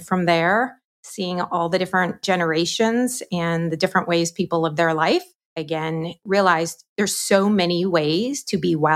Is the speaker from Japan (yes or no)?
yes; Japan; now in United States; So I grew up in Japan and then moved to the United States.